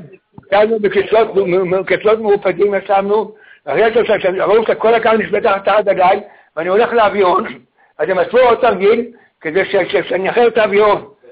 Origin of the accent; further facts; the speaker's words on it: Haifa, Haifa District, Israel; אני חיפה, אני מחיפה.